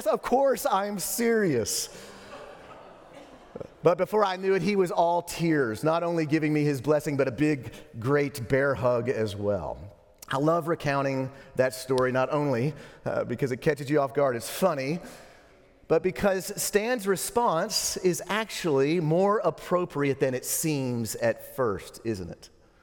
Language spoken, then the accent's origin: English; Lubbock, Texas, United States; moved away as an adult; I left my hometown of Lubbock, Texas to begin my first year of seminary in Dallas.